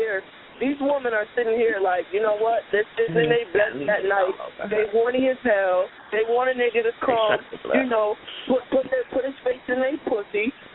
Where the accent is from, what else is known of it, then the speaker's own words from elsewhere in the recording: Rochester, New York, United States; I'm not from Buffalo myself. I'm actually from Rochester.